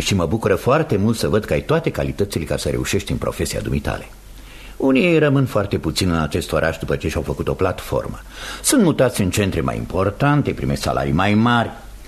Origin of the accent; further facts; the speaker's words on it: Orley, England, United Kingdom; M-am născut în Orley. Aici mi-am petrecut toată viața. M-am căsătorit cu o fată tot de aici